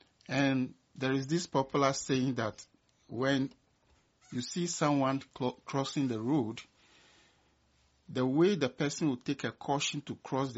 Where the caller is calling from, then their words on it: Saskatoon, Saskatchewan, Canada; I am reaching you from Saskatoon here in Canada.